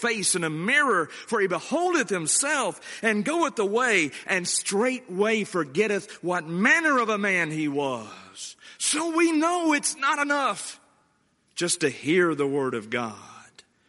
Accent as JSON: {"language": "English", "region": "Alabama", "country": "United States", "tie": "born or raised there", "said": "And I grew up in Walker County, Alabama, Bible bowls right and left every month."}